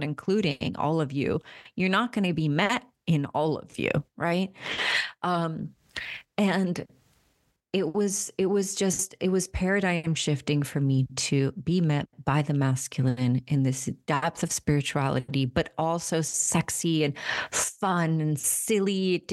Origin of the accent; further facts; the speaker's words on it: Marietta, Georgia, United States; You know, I grew up in Marietta, Georgia. People would come to our house and, you know, we were spiritual